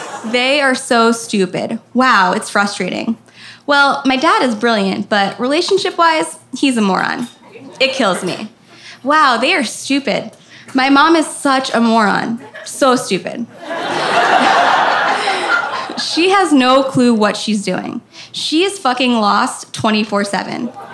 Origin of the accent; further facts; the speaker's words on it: Boca Raton, Florida, United States; I grew up in Boca Raton, Florida. At the time of this journal, I was 15 to 16 years old.